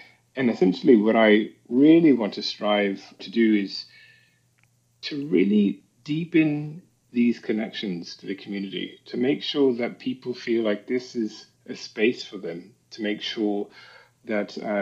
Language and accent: English; Charleston, South Carolina, United States; So we are both Southern boys. He grew up in Georgia and I grew up in Charleston.